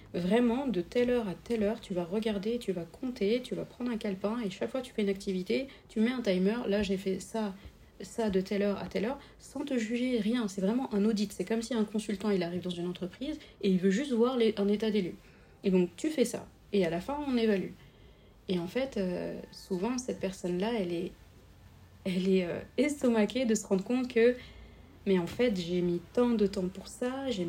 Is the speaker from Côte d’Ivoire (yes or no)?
no; Senegal; On a une expression au Sénégal, parce que je suis sénégalaise